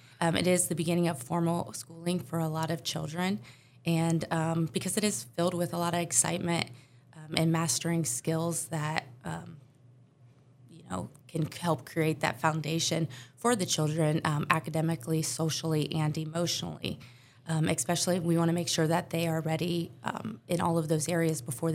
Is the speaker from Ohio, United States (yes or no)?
yes; St. Henry, Ohio, United States; I grew up in St. Henry, so about 10 minutes away from here.